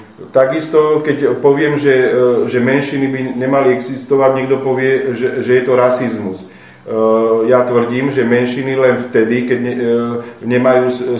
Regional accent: Bratislava, Bratislava Region, Slovakia; born there; A to, že som sa narodil na Slovensku a v Bratislave, ovplyvňuje moje vedomie.

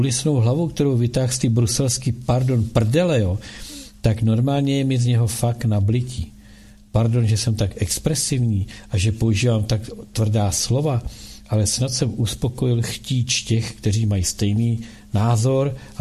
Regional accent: Moravia, Czechia; U nás na Moravě, jo, k nám to taky dorazilo.

